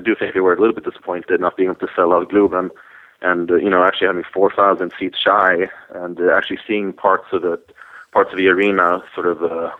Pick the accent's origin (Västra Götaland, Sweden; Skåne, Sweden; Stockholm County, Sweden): Skåne, Sweden; Malmo; English is a second language; my hometown of Malmo, where Ilir Latifi is from as well.